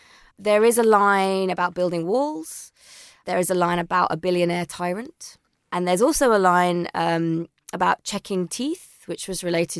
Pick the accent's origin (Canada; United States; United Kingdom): United Kingdom; There's very few things that we can't do as British people.